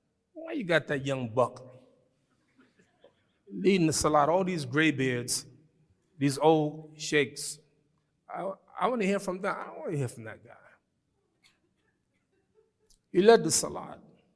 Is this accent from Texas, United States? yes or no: no; Brooklyn, New York, United States; So I got an attitude again. I'm from Brooklyn, right?